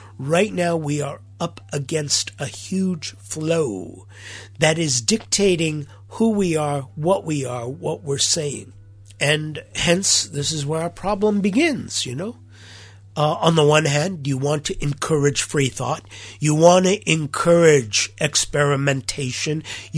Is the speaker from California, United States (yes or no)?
yes; Los Angeles, California, United States; I remember growing up in Los Angeles, in the public school systems, the worst that would happen to you at school, the worst case would be you might get into a fight